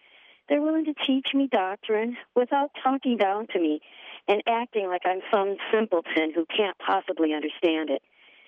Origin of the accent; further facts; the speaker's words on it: Maple Grove, Minnesota, United States; from Maple Grove, Minnesota